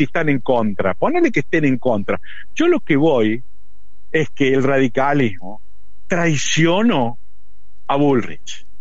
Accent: Argentina; Yo soy argentino

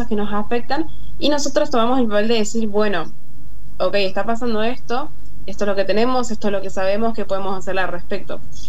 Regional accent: Posadas, Misiones, Argentina; ahora tengo 18. Ya hace poquito cumplido. Y bueno, ahora soy de Posadas Misiones, vivo, estudio acá, nací acá.

